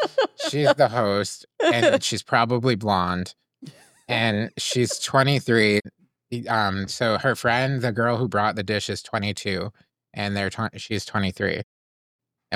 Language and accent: English; Chile; I am from Chile and my friends love our food.